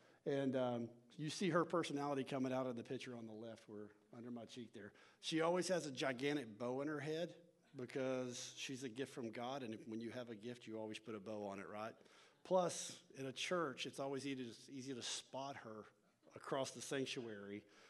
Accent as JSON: {"language": "English", "region": "Texas", "country": "United States", "said": "but I'm originally from North Texas, so if my accent kind of gets in the way a little bit, let me know"}